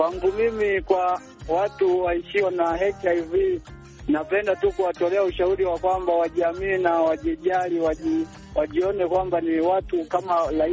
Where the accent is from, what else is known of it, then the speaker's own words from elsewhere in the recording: Nyamgogo, Geita, Tanzania; natokea Nyamgogo, Nyahwale, ile mkoani Geita.